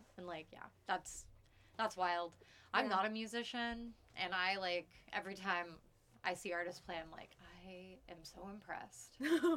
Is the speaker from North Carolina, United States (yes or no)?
no; Arizona, United States; I was raised in Arizona.